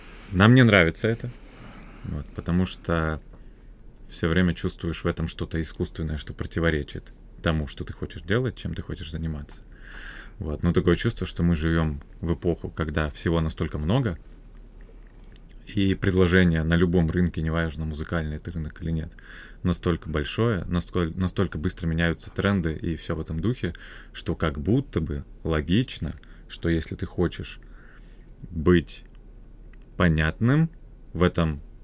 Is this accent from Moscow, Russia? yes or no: no; Petrozavodsk, Republic of Karelia, Russia; Мы из Петрозаводска, Республика Карелия.